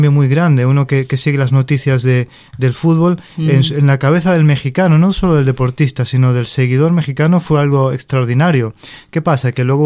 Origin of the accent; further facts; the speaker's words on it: Uruguay; now in Spain; yo soy uruguayo de nacimiento y casi de pasión